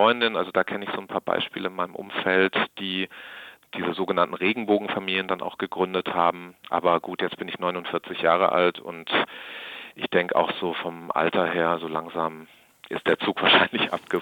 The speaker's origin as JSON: {"language": "German", "town": "Freiburg", "region": "Baden-Württemberg", "country": "Germany", "tie": "born or raised there", "said": "Also ich bin hier in Freiburg auch aufgewachsen als Kind, als Schüler."}